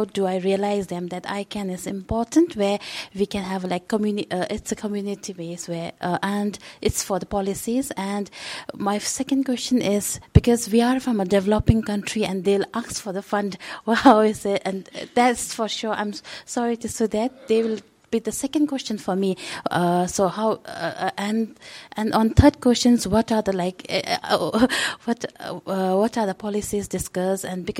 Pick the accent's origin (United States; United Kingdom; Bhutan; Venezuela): Bhutan; from Bhutan, and I came to know yesterday that my country is not a member of a GAC